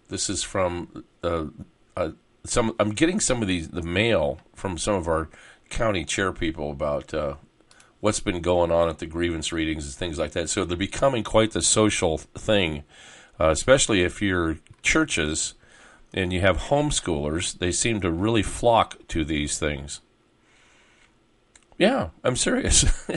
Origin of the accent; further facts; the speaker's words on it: California, United States; I grew up around the Rose Bowl, went to many Rose Bowls, went to many Rose Parades as a kid growing up